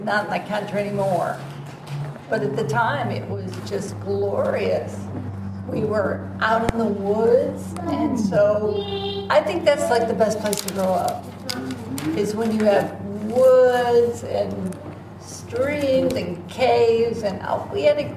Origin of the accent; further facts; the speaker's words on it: Bedford, Ohio, United States; born there; I was born in Bedford, Ohio, outside of Cleveland.